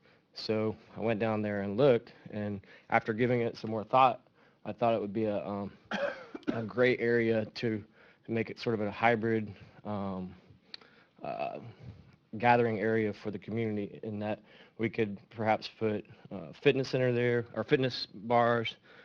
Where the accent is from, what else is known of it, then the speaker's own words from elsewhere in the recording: Charleston, South Carolina, United States; I'm from Charleston. I live here in Mount Pleasant.